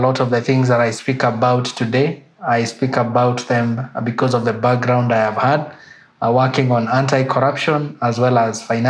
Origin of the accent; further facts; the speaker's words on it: Kenya; I am a Kenyan.